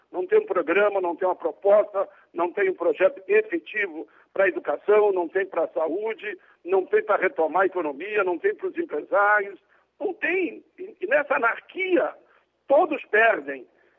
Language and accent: Portuguese; Caxias do Sul, Rio Grande do Sul, Brazil; ganhou Caxias, que é a minha cidade natal, uma grande cidade